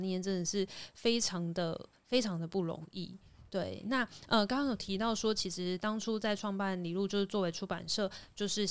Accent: Taiwan; 而是我们就是在这里土生土长出来，又有土味又有地位

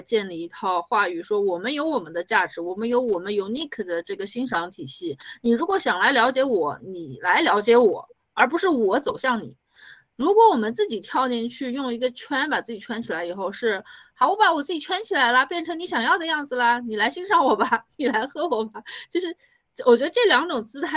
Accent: Tangshan, Hebei, China; 我告诉你，我是一个河北人，我是河北唐山人，在我的观念里边，就是说土豆也算菜

